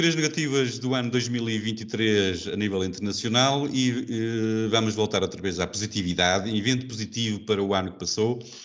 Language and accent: Portuguese; Portugal; envergonha-me enquanto português